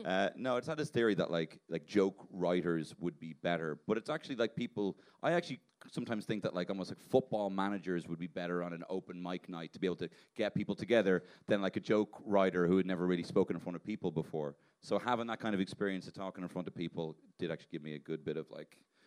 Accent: Ireland; And you know, being Irish over there, honestly, like you just talk and people just like, oh God, oh, I love it.

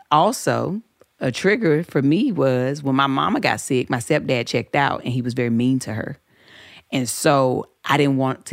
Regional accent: Southern United States, United States; And I grew up in the church. I grew up in the South.

